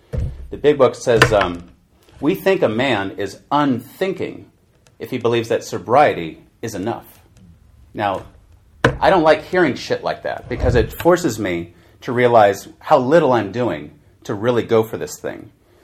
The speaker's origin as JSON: {"language": "English", "town": "San Francisco", "region": "California", "country": "United States", "tie": "born or raised there", "said": "There's other people I grew up with in California, which I'm from San Francisco, not Los Angeles."}